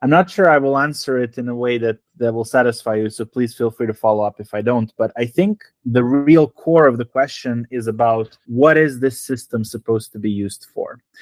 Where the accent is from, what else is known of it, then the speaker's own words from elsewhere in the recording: Serbia; Yeah, I mean, I come from Serbia myself. We're also really crazy about football.